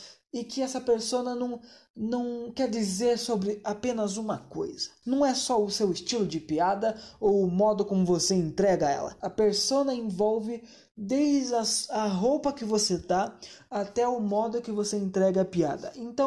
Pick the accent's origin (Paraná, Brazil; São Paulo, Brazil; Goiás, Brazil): Paraná, Brazil; Jaguariaíva; now in Ponta Grossa, Brazil; Faz alguns anos que eu moro aqui em Ponta Grossa. Mas eu não sou daqui, eu sou de Jaguariaíva, que é uma cidade muito mais do interior do que Ponta Grossa.